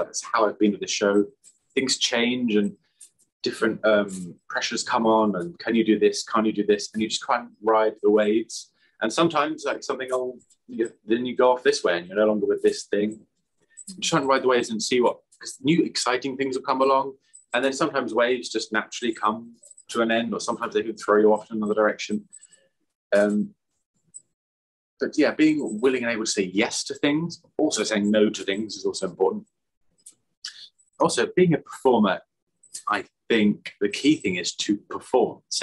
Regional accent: United Kingdom; It's slightly confusing as a Brit.

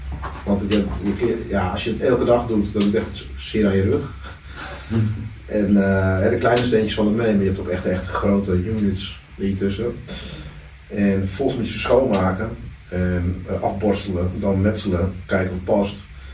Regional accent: Sri Lanka; Ik ben geadopteerd, ik kom uit Sri Lanka, ik heb er verder echt helemaal niks mee. Ik kan plat groen sproken en ik kan Fries met die praten, maar ik heb geen Sri Lankaans.

